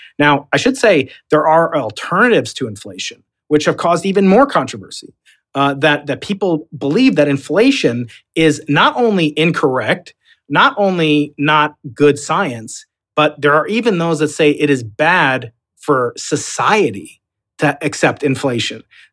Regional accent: New York, United States; accent: Long Island; I'll break out my Long Island accent.

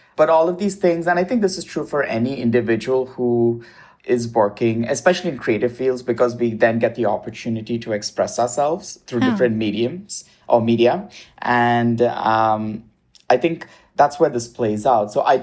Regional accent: India; and now I'm on the West Coast. So it's definitely influenced by all of that. And also my experiences, you know, growing up in India, I come from a mixed cultural faith family. My mother's Catholic, my dad's Hindu. I'm openly gay, and I'm also married now.

